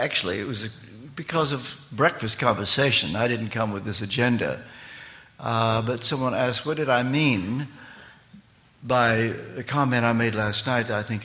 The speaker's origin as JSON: {"language": "English", "region": "Kentucky", "country": "United States", "tie": "born or raised there", "said": "I grew up in Kentucky when there were 48 states."}